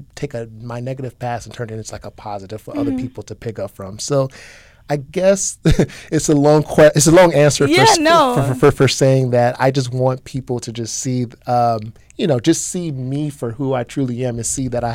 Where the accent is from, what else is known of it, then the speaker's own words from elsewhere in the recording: Chicago, Illinois, United States; Yeah, so I grew up in Chicago. Uh-huh. I'm 31, I'll be 32 this year, and yeah, from Chicago, grew up on the South Side.